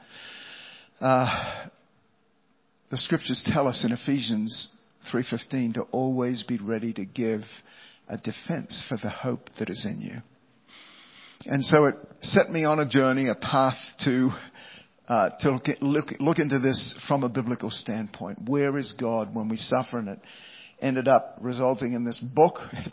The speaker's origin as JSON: {"language": "English", "country": "Australia", "lives_now": "United States", "said": "I came over from Australia and met her in Southern California"}